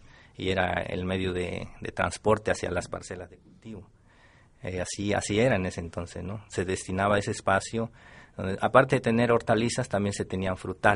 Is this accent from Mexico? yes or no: yes; Plan de Ayala, Chiapas, Mexico; yo soy originario de un ejido que se llama Plan de Ayala. Es municipio de acá de Tuxtla Gutiérrez. Está rumbo al municipio de Riozábal, en la orilla de la ciudad.